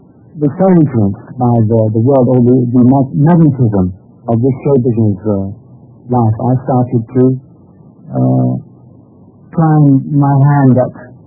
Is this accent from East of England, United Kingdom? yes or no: no; London, United Kingdom; born there; I was born in London. I was christened. I was brought up in a Christian home, if you like. My father was Greek Orthodox, and my mother was Swedish.